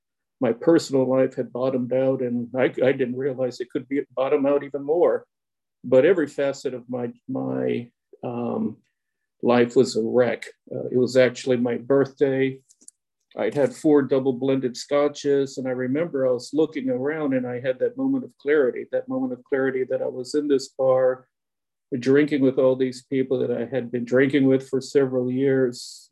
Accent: Texas, United States; So it kind of reminds me about growing up on the Texas-Mexico border.

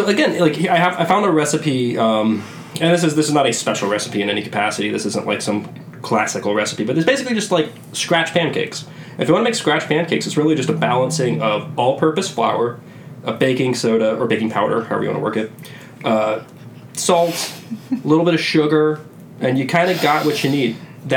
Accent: the South, United States; We're from the South, so grits.

